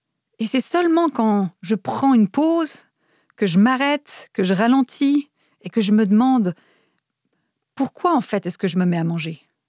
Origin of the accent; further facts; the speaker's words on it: Romania; French is a second language; je me rappelle d'ailleurs quand j'étais enfant en Roumanie